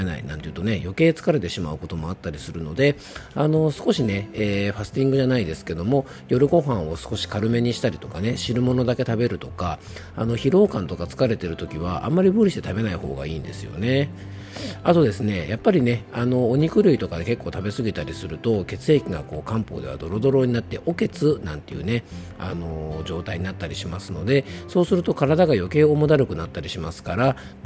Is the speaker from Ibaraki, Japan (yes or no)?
no; Yamanashi, Japan; 山梨県に帰ってまいりましたですね。今僕の地元のですね、三坂の湯というですね、これ市営の温泉なんですけども、